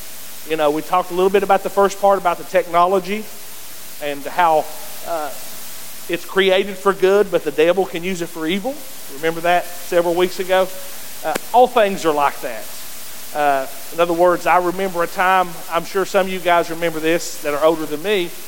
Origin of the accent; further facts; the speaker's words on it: Greenville, United States; I remember growing up myself, I grew up in Greenville where we had a lot of game rooms.